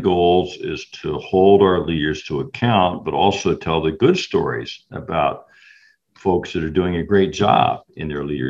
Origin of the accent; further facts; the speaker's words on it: Maryland, United States; Well, Baltimore is the most important city in my home state.